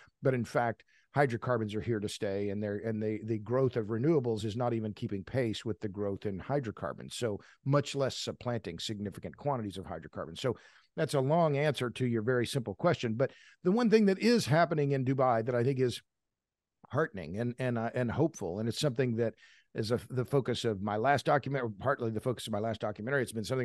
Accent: Tulsa, Oklahoma, United States; Talking to people who, those are my people. I'm from Tulsa.

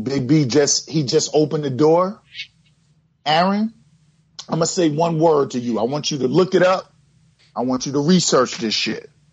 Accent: Brooklyn, New York, United States; I'm from Brooklyn, man.

